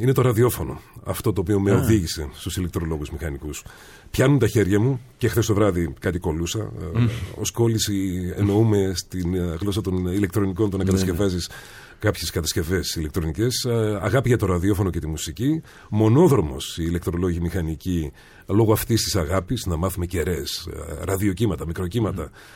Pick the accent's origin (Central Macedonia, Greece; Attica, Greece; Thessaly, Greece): Thessaly, Greece; Trikala; Γεννημένος το 1973, τον Νοέμβριο, γεννημένος στα Τρίκαλα, μεγαλωμένος στα Τρίκαλα, σε μια πολύ ωραία επαρχιακή πόλη, σε μια πόλη η οποία αγαπάει πάρα πολύ το ποδήλατο, μια ανοιχτή πόλη και μια ανοιχτή κοινωνία, τα Τρίκαλα.